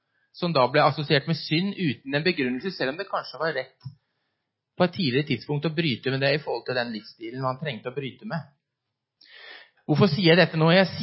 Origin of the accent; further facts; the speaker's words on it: Mandal, Agder, Norway; jeg var veldig heldig når jeg vokste opp her i Mandal.